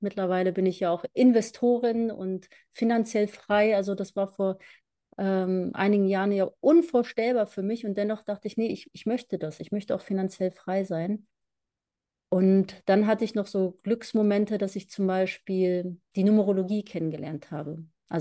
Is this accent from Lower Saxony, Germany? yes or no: yes; Braunschweig, Lower Saxony, Germany; born there; Also gebürtig Braunschweigerin, ich weiß nicht, ob ich das jetzt sage, scheint wichtig zu sein. Auf jeden Fall bin ich da geboren worden.